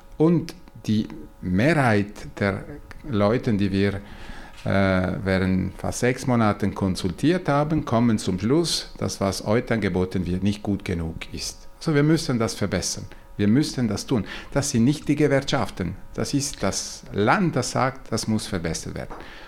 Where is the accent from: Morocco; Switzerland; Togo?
Switzerland; Ticino; ich komme aus dem Tessin, das ist enorm.